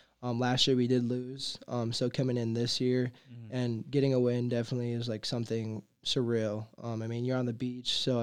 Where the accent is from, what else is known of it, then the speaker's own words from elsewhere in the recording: Milwaukee, Wisconsin, United States; Milwaukee, Wisconsin.